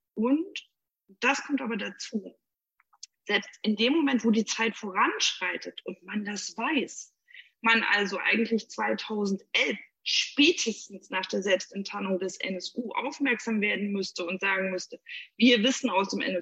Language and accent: German; Jena, Thuringia, Germany; ich komme nun mal aus Jena